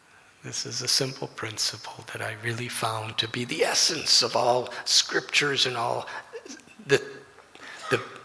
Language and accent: English; Chicago, Illinois, United States; When I was young, I was from Chicago.